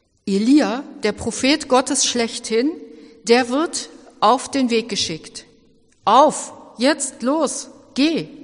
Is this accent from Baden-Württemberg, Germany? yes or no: no; Cologne, North Rhine-Westphalia, Germany; Das ist eine kölsche Abkürzung aus meiner Heimat für ganz weit draußen.